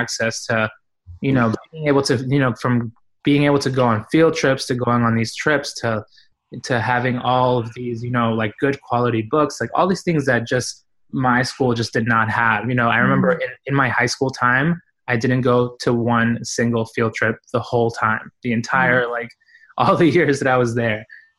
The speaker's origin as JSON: {"language": "English", "town": "Boston", "region": "Massachusetts", "country": "United States", "tie": "born or raised there", "said": "I grew up in Boston, and Boston has this very sort of very active field of different forms of organizing."}